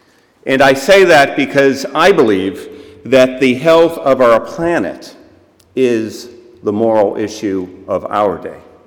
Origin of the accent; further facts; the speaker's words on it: Nantucket, Massachusetts, United States; also born or lived in Boston; I grew up on Nantucket Island, which is true, but as a young boy, I lived in suburban Boston.